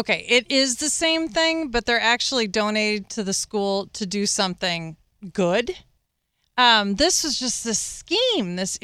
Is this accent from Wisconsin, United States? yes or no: yes; Wisconsin, United States; No, I'm from Wisconsin. I grew up in Wisconsin.